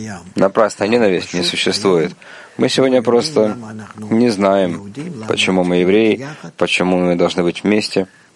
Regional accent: Israel; Не то, что у меня была когда-то какая-то проблема в том, что я еврей, израильтянин, я это очень люблю

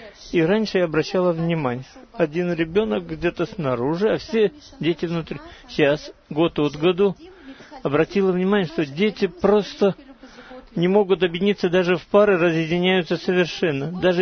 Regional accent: Jerusalem, Jerusalem District, Israel; Я из Иерусалима. Я учительница.

